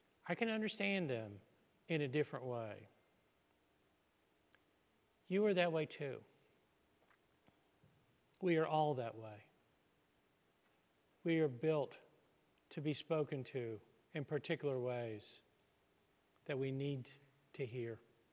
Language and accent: English; Virginia, United States; Virginia. There were at least three accents in my hometown, and one of them was the preferred, kind of like RP in English.